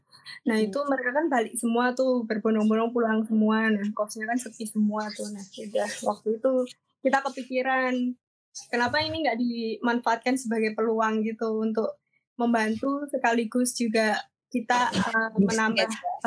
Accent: Yogyakarta, Special Region of Yogyakarta, Indonesia; now in Jakarta, Indonesia; Aku dari PWK 2016, terus asal aku dari Jogja, tapi sekarang tinggal di Jakarta.

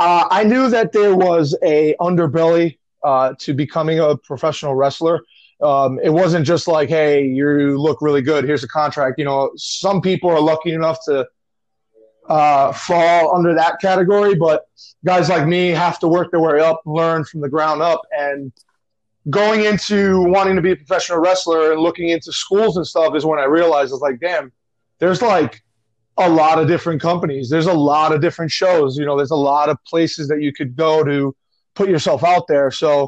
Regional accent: Ridgefield Park, New Jersey, United States; I grew up in Ridgefield Park.

